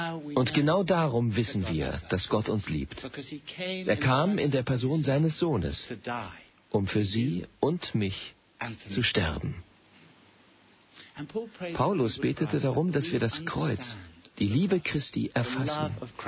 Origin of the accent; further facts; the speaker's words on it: England, United Kingdom; Ich bin Engländer.